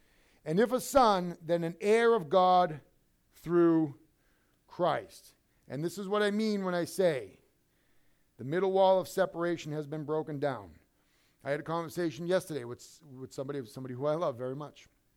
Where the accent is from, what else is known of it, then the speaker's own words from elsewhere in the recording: United States; I'm an American and I love this country.